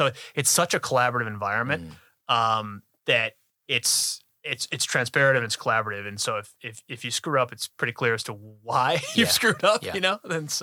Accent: Chicago, Illinois, United States; I grew up in Chicago, so it's the state of Illinois.

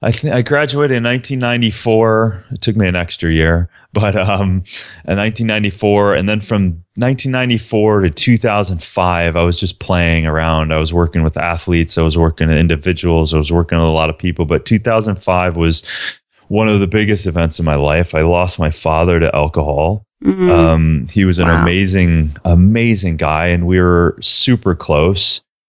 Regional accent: Minnesota, United States; I was a small town kid from southern Minnesota, eating whatever, as the meat and potatoes story goes.

